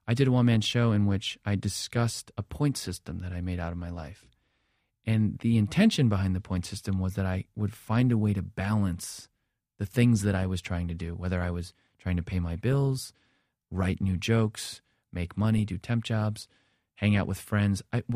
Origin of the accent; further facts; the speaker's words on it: New Jersey, United States; just coming from the Jersey Shore. I grew up in New Jersey.